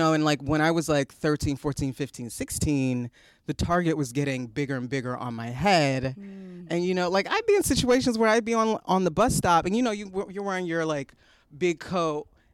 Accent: Baltimore, Maryland, United States; Not New York City, in Baltimore City.

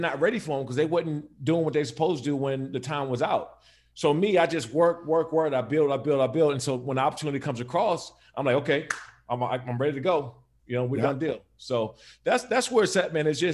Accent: East Coast, United States; now in West Coast, United States; And you know, I'm from the East Coast, so I grew up in the snow.

